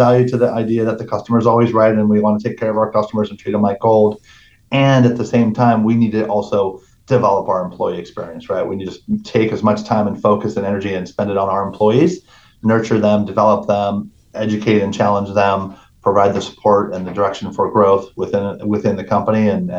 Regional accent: San Diego, California, United States; as somebody growing up in San Diego and not knowing the value

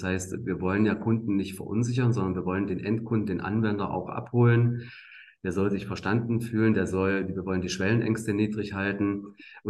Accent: Thuringia, Germany; Ja, wenn man hier aufgewachsen ist in der Region Jena, Weimar

